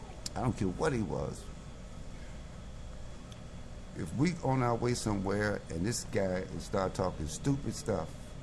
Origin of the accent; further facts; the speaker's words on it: Chicago, Illinois, United States; I'm from Chicago, man.